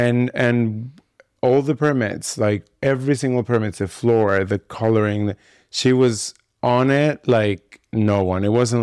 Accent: New York, United States; now in Ibiza, Spain; To me, Ibiza, like growing up in New York, to me, Ibiza is similar.

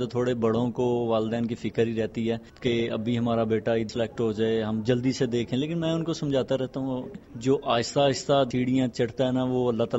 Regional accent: Punjab, Pakistan; میرا سمڑیل تحصیل ہے ہماری، اس کے ساتھ گاؤں ہے جی ٹھیک ہے، تو میں اس گاؤں سے ہوں

